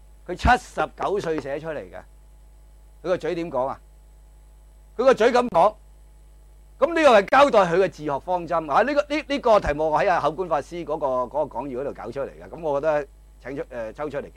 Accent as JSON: {"language": "Cantonese", "country": "China", "said": "我哋中國人講得好啊"}